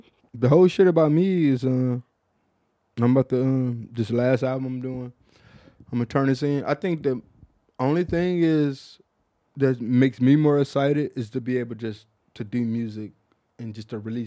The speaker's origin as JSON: {"language": "English", "region": "Texas", "country": "United States", "tie": "born or raised there", "said": "as a motherfucker born and raised in Texas."}